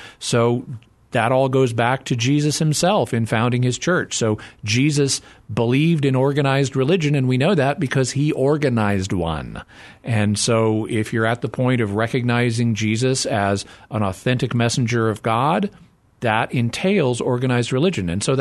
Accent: Arkansas, United States; Jim from Arkansas, my home state, in addition to Texas, has donated $1,000.

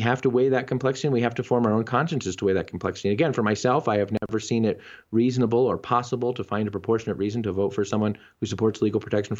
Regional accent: Denver, Colorado, United States; and I'm from Denver too, so good to talk to a neighbor, I suppose.

